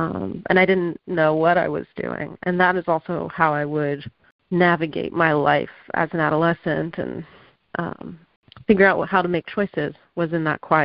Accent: North Carolina, United States; also born or lived in Los Angeles, United States; And I was born in Los Angeles, and but grew up in North Carolina.

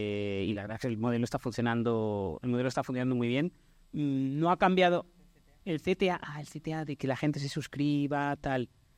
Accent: Santa Coloma, Catalonia, Spain; Soy de Santa Coloma.

